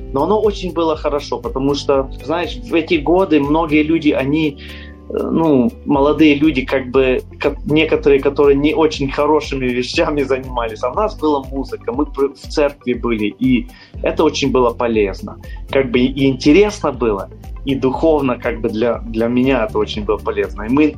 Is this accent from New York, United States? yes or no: no; Portland, Oregon, United States; Russian is a second language; Мы как вырастали вот в Портленде, мы очень заинтересованы были в музыке, я с моими братьями.